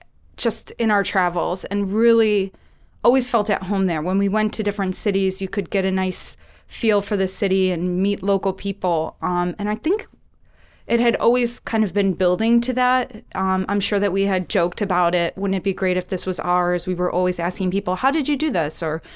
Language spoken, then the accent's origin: English; Chicago, Illinois, United States; I'm originally from Chicago.